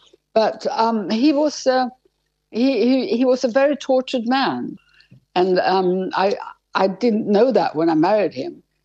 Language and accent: English; Sweden; moved away as an adult; you have to remember, I came from Sweden and I'd never lived with anyone.